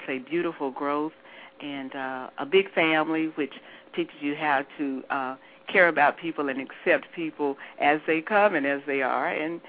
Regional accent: Morristown, Tennessee, United States; Well, Mary, I hail from Morristown, Tennessee, a small town in the mountains of Tennessee.

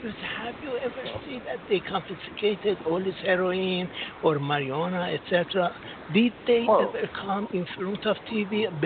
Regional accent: United States; now in Singapore; Oh, yeah. I'm an American citizen. I work in Singapore.

